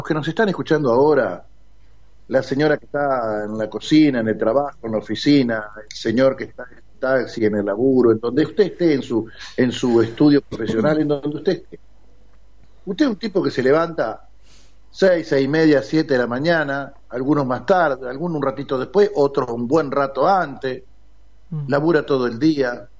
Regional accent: Argentina; Bueno, esos somos los comunes de la Argentina, ¿no? Bueno, todas estas personas que somos los comunes de la Argentina

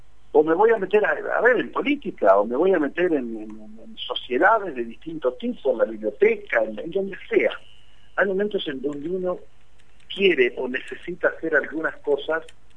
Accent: Argentina; Los argentinos somos así.

